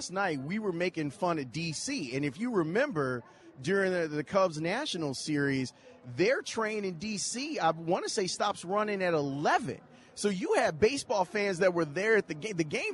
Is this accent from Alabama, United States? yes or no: yes; Birmingham, Alabama, United States; Okay, so growing up in Birmingham, I was down at Legends Field this past summer